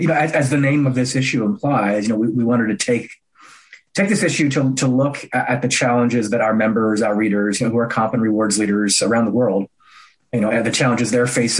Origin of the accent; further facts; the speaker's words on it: Philadelphia, Pennsylvania, United States; dissecting the Ben Simmons situation here with the Sixers in my hometown of Philadelphia.